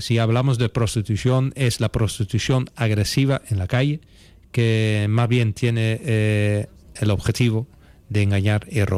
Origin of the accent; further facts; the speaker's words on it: Netherlands; now in Spain; Hay una zona que es la zona roja en el país de origen, de donde yo provengo. Aunque me siento muy europeo y medio canario.